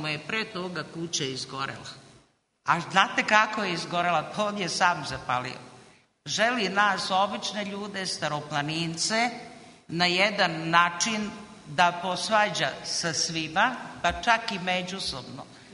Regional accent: Temska, Southern and Eastern Serbia, Serbia; dolazim iz Temske, da dolazim iz Saveza mesnih zajednica

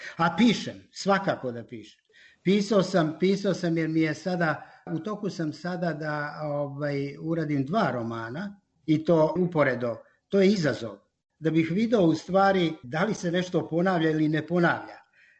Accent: Peć, Metohija, Kosovo; obzirom da sam iz Metohije, vi govorite iz Kosova, ja kažem da sam iz Metohije, rođen sam u Peći, naravno

